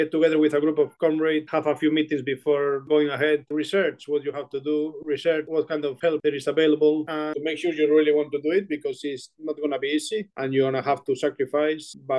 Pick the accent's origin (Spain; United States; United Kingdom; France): Spain; Santiago de Compostela, Galicia; We are going to open a little coffee shop in my hometown, Santiago de Compostela, like a big coffee shop / bar.